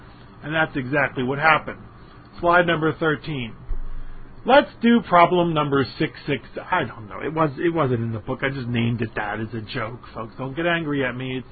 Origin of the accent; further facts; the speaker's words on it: Philadelphia, Pennsylvania, United States; I'm from Philadelphia. Everybody in Philadelphia has a good friend.